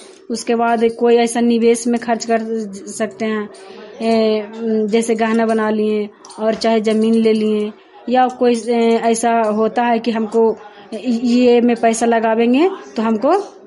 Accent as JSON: {"language": "Hindi", "town": "Chandidih", "country": "India", "said": "चंडीडीह के रहने वाली हूँ।"}